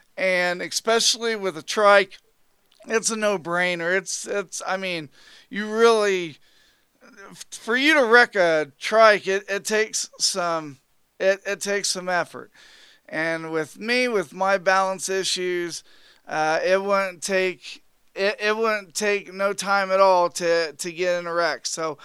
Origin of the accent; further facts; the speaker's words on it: Indiana, United States; It actually is in my home state, so that makes me really, really excited. If I ever ride to Indiana